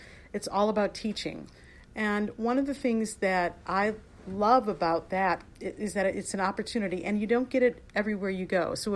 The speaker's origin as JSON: {"language": "English", "town": "Chicago", "region": "Illinois", "country": "United States", "tie": "born or raised there", "said": "And I grew up in the Chicagoland area. So actually, when I was offered the position here, it really felt like home for me"}